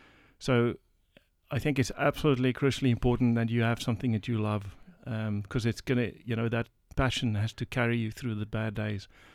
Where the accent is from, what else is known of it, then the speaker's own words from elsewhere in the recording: South Africa; moved away as an adult; also born or lived in Melbourne; now in Australia; We moved here from South Africa in 2008 and mostly in Melbourne, worked as an engineer, and always wanted to get back to the country.